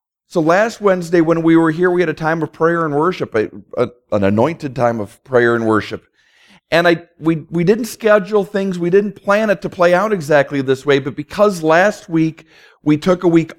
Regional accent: Minnesota, United States; I grew up in Minnesota. Most of you know that.

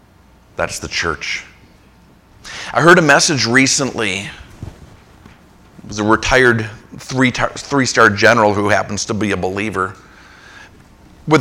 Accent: Ireland; Had someone in my old church who called me … because I'm Irish

